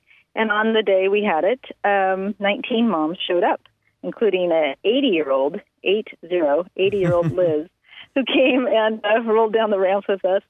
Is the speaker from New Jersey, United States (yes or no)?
no; Newport Beach, California, United States; I grew up in Newport Beach. A lot of my girlfriends and I rode skateboards.